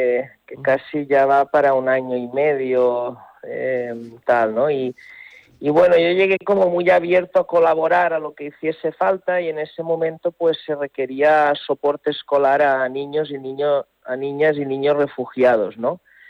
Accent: Barcelona, Catalonia, Spain; now in Seville, Spain; yo soy de Barcelona, aunque llevo ya casi 10 años en Sevilla por motivos profesionales, el acento no lo pierdo.

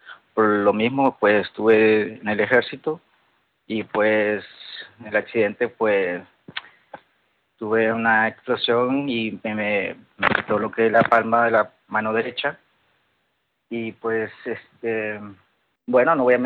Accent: Nicaragua; moved away as an adult; now in Spain; En Nicaragua, en mi país, yo tenía, bueno, un trabajo laboral normal de administrativo. Uh-huh. Aquí en España he elaborado de diversos tipos he tenido diversos tipos de trabajo. Uh-huh. Ya sea obviamente como inmigrante

